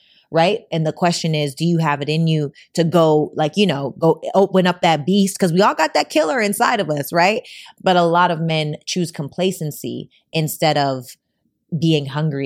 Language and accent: English; Canada; growing up in Canada, there's not the same reference point. Like, my struggle was I was the only Black girl in every grade.